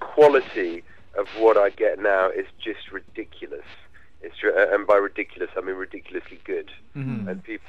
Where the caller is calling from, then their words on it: London, United Kingdom; I'm calling from London